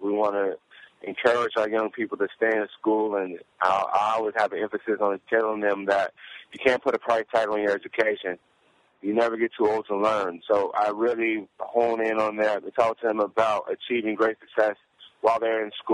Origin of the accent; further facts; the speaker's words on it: Las Vegas, Nevada, United States; growing up in Las Vegas, Nevada. But we don't have a sports team.